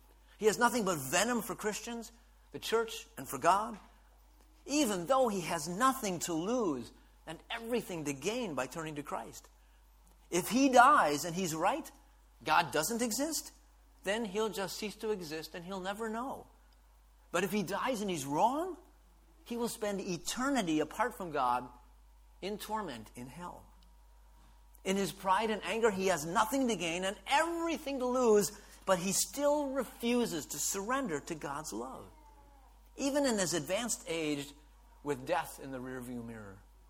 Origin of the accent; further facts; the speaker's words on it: Wisconsin, United States; He's 90 years old, and he lives back in my home state of Wisconsin in the U.S.